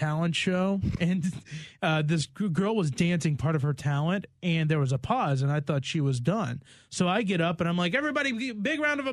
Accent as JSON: {"language": "English", "region": "Virginia", "country": "United States", "tie": "born or raised there", "said": "I'm trying to think back in my hometown. I'm from, like, the Blue Ridge Mountains up in Virginia."}